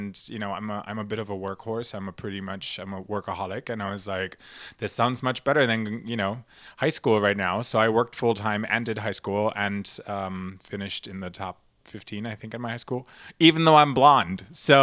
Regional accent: Berlin, Germany; English is a second language; moved away as an adult; also born or lived in London, United Kingdom / Sydney, Australia; now in Los Angeles, United States; I'm originally from East Berlin. I was born and raised on the other side of the wall, not knowing what was West. And now I live in the West.

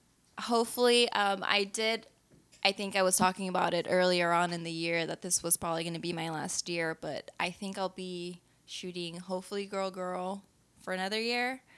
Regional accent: Los Angeles, California, United States; Okay, I was born and raised in LA. First generation American. I am Mexican American.

